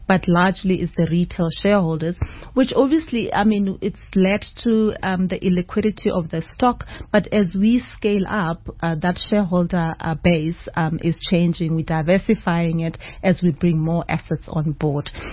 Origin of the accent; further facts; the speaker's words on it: South Africa; I mean, because we are South African, it only made sense that we start at home where we understand, you know, the environment.